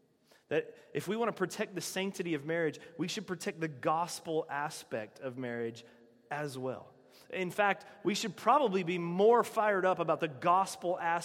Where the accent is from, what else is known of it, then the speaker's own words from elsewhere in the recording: North Carolina, United States; Yesterday, in my home state of North Carolina, they passed a law